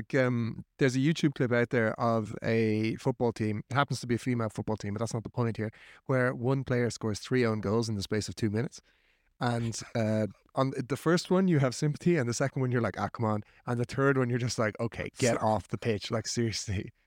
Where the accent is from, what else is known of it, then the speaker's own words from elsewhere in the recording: Ireland; Always. I mean, what kind of Irish person would I be if I didn't try and shoehorn it into every single epi